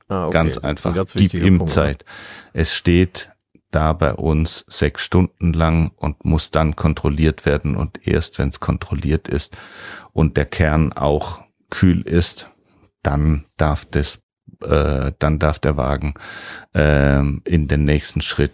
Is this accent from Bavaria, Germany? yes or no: no; Heilbronn, Baden-Württemberg, Germany; weil wir kommen aus Heilbronn und wir sind wieder zurück gekommen auf die auf den alten Hof, den mein Opa hatte.